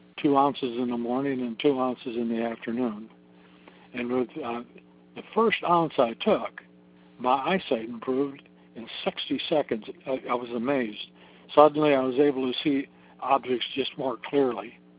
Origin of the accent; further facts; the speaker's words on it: Michigan, United States; Yes, I'm Dutch from Michigan, and I've been a type 1 diabetic since 1989.